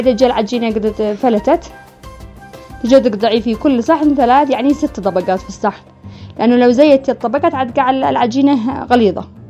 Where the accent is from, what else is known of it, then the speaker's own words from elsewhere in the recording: Yemen; ندي لكم طريقة البوريك الذي معروف عندنا في اليمن